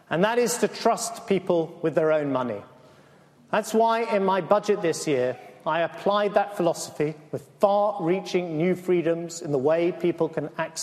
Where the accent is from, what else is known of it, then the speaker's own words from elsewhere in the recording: London, United Kingdom; I grew up in London